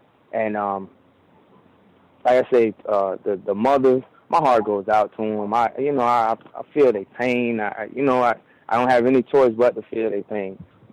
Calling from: Florida, United States; I'm calling from Ground Zero … from South Florida.

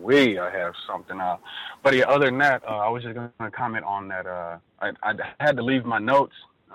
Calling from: Connecticut, United States; I'm a caller from Connecticut. I'm a first-time caller, and I'm a long-time listener.

